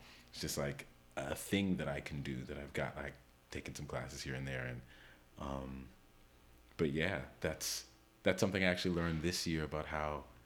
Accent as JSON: {"language": "English", "region": "New York", "country": "United States", "tie": "born or raised there"}